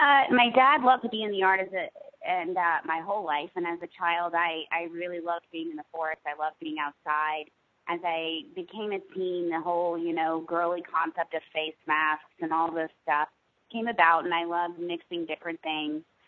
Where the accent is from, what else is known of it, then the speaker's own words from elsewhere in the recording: Charlotte, North Carolina, United States; now in New Hampshire, United States; I was born in South Carolina. I spent most of my childhood years in Charlotte, North Carolina.